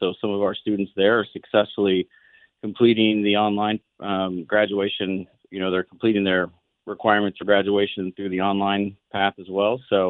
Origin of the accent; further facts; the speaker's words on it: Indiana, United States; I'm from the Greene County area, and I've had the opportunity to serve in other leadership capacities in Indiana and a few other awesome states.